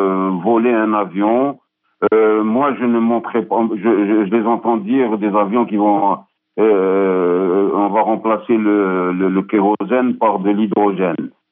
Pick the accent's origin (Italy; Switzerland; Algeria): Algeria; je maintiens, je suis un Algérien, je suis un Africain, d'accord.